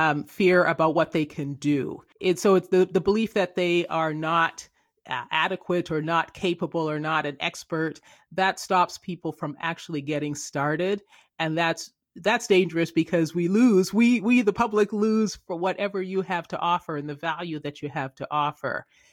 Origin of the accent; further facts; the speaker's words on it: Canada; also born or lived in England; But I was born in England and grew up in Canada